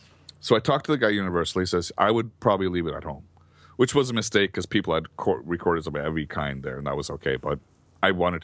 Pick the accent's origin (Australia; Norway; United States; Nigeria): Norway; English is a second language; I said to the guys, "You know, shut up, you guys. I came in from Norway." And they go, "What?" So they just started … "Hey, what does … think?" "I don't know. Ask … " So I was like representing my country.